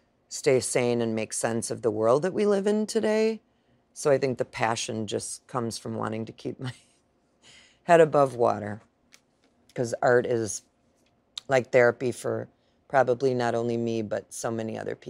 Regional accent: Milwaukee, Wisconsin, United States; Well, I'm from Milwaukee, Wisconsin.

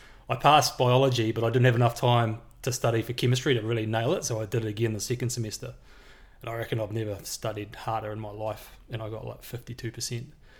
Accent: Auckland, New Zealand; I went to Linfield College, so it was West Auckland and Mangakiki Golf Course. So you kind of just 10-minute walk from school and leave your clubs there. And so it's a pretty good way to kind of grow up.

